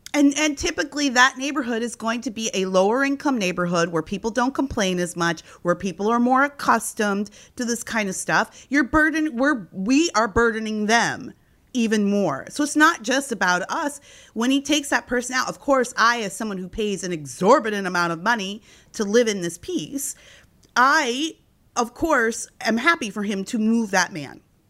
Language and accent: English; Gary, Indiana, United States; we came from Gary, Indiana, where like the police blotter is like five people murdered last night.